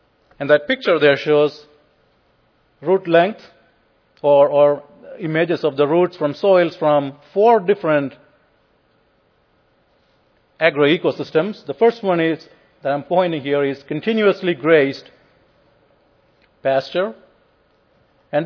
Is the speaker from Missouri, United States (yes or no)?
yes; Missouri, United States; I come from Missouri.